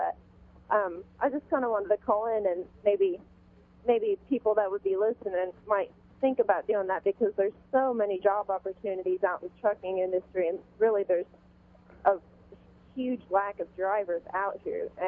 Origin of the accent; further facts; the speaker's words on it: Illinois, United States; I'm originally from Illinois, but I'm a truck driver and just kind of passing through.